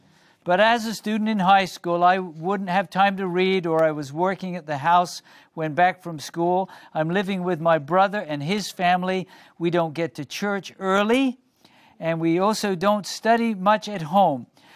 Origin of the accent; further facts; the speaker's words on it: Haiti; now in Portland, United States; By the way, I'm from Haiti, but I'm living in Portland, Oregon.